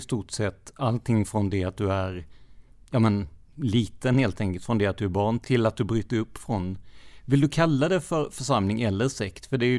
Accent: Rödeby, Blekinge, Sweden; jag säger att jag är från Rödeby

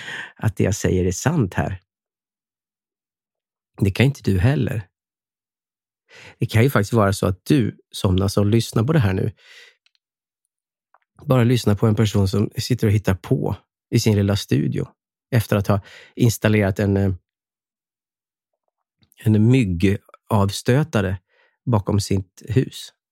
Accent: Dalarna County, Sweden; Sundborn, till exempel där som var en grannby där jag är uppvuxen då.

